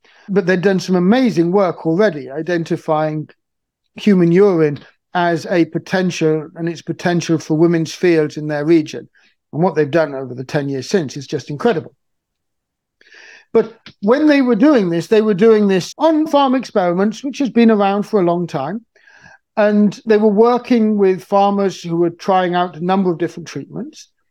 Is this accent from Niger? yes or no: yes; Niger; I'll start in Niger, because I love Niger. I grew up in Niger.